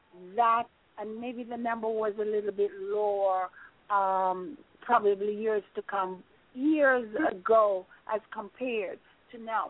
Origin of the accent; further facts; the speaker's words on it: Jamaica; moved away as an adult; even though I am a Jamaican, lived there half of my life, more than half of my life, been out there, out of there for a very, very long time.